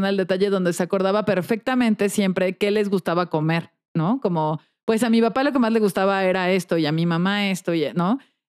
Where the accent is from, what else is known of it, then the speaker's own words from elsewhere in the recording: Guanajuato, Mexico; porque yo soy de Guanajuato, para que no, si no se acuerden, yo soy de Guanajuato.